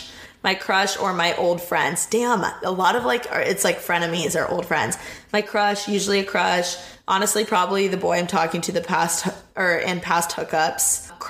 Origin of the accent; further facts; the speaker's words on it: Indiana, United States; And I'm literally from Indiana.